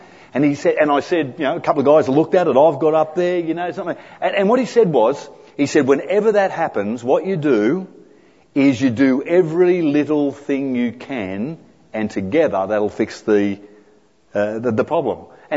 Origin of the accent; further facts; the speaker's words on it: Greystanes, New South Wales, Australia; also born or lived in Bombala / New Guinea; I was born in Boombala, went to New Guinea for a couple of years, basically grew up in Greystanes, around Parramatta.